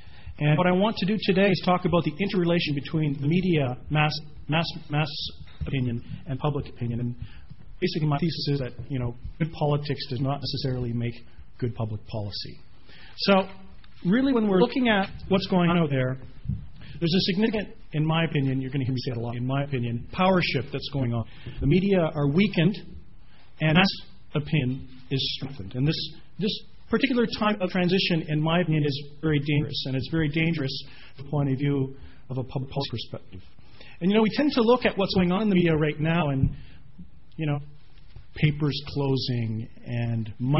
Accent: Canada; even as a Canadian

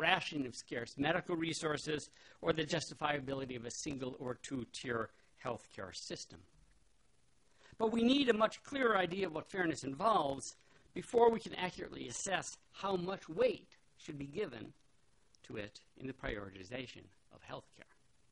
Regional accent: Milwaukee, Wisconsin, United States; So growing up in Milwaukee, Wisconsin, where before the days of global warming, we basically had three seasons

